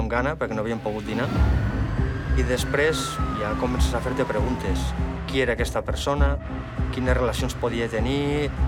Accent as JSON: {"language": "Catalan", "town": "Lleida", "region": "Catalonia", "country": "Spain", "said": "Jo sóc de Lleida."}